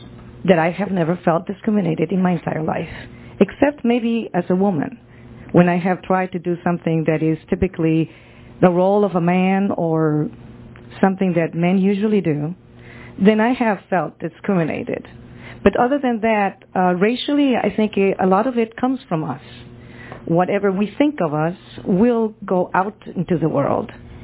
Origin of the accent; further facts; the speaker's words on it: Guatemala; English is a second language; now in United States; I come originally from Guatemala, and I'm obviously Hispanic.